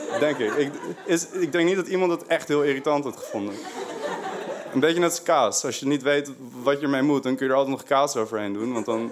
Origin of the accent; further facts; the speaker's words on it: Haarlem, North Holland, Netherlands; now in Amsterdam, Netherlands; ik was net nieuw in Amsterdam, ik had helemaal geen vrienden, want ik kom uit Haarlem, daar heb ik die R.